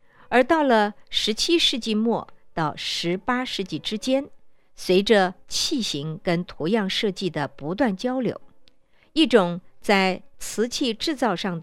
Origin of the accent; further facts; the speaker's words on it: China; 不像我们中国人有胡子呢可是是跟他们西方式的那种大胡子呢是不太一样的